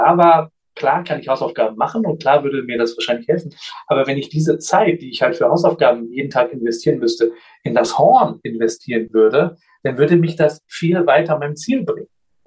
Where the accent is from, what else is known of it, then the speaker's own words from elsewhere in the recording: Göttingen, Lower Saxony, Germany; ich bin in Göttingen geboren und aufgewachsen